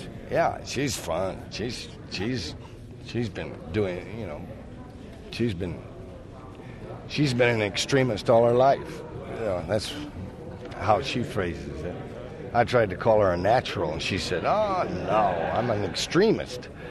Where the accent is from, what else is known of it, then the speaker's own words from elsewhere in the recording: Ames, Iowa, United States; Not really, but I grew up in Ames, Iowa, you know, when I was real young